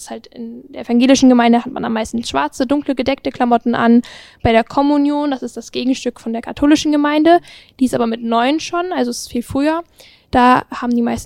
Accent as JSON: {"language": "German", "town": "Herne", "region": "North Rhine-Westphalia", "country": "Germany", "said": "in meiner Stadt, wo ich herkomme, aus Herne, wir sind tiefrot, also wirklich sehr SPD-lastig."}